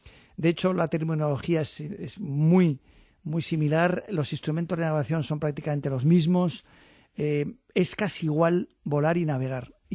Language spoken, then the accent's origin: Spanish; Navarre, Spain; el patrón de mi tierra, de Navarra